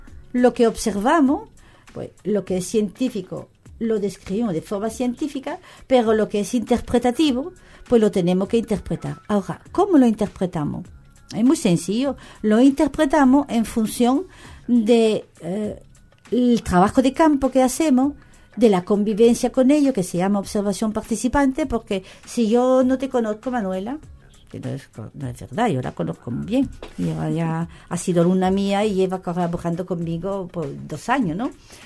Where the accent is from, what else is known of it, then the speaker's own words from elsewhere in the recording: Charleroi, Wallonia, Belgium; Spanish is a second language; Soy de Bélgica francófona, en una ciudad que se llama Charleroi, que es una zona francófona. Ya he explicado mi acento.